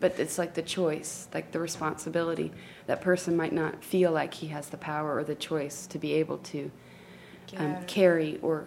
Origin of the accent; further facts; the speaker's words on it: United States; being an American with the everything that's going on right now in my country or whatever.